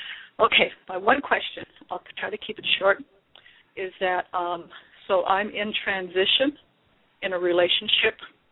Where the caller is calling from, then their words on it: Anchorage, Alaska, United States; I'm calling from Anchorage, Alaska.